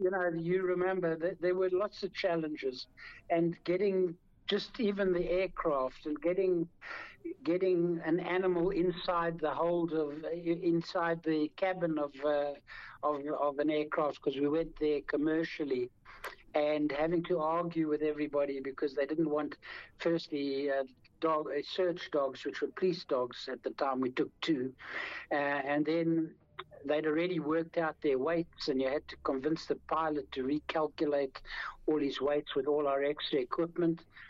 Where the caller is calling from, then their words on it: Cape Town, Western Cape, South Africa; I know I'm talking from Cape Town, and I know I'm in South Africa